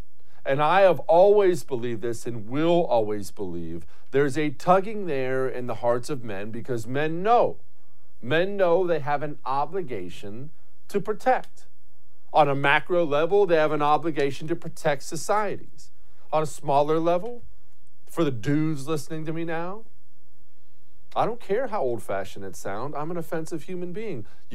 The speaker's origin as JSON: {"language": "English", "country": "United States", "said": "Right now, you're an American. I'm an American, for my American viewers."}